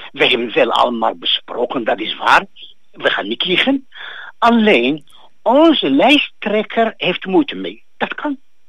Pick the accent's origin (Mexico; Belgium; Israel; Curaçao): Israel; now in Netherlands; Ik kom uit Israël hier naartoe.